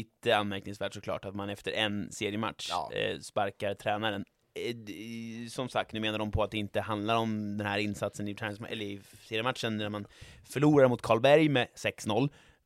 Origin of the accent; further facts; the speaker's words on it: Sweden; Nu ska man inte prata om vädret som svensk